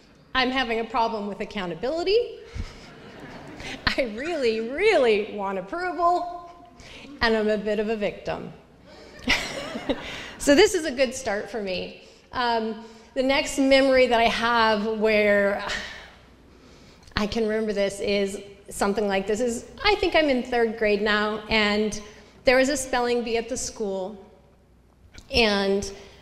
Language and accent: English; Seattle, Washington, United States; so I lived in a neighborhood in Seattle. I grew up in Seattle and in Queen Anne.